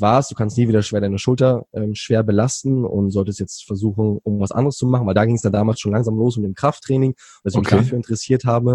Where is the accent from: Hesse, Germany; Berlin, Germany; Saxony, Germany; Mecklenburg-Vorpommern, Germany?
Berlin, Germany; born there; Ich bin gebürtiger Berliner.